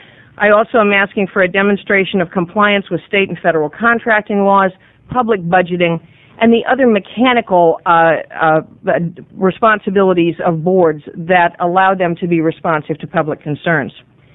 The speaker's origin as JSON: {"language": "English", "town": "Redmond", "region": "Oregon", "country": "United States", "tie": "born or raised there", "said": "I grew up in Redmond."}